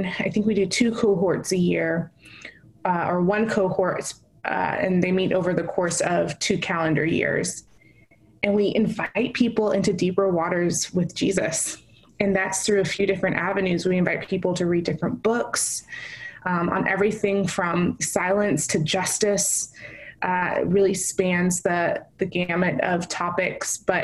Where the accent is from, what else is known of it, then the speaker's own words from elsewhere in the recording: Houston, Texas, United States; also born or lived in Los Angeles; And yeah, I went to college out in Los Angeles, but was born and raised in Houston, Texas. So I am a Texan at heart, and I love Texas.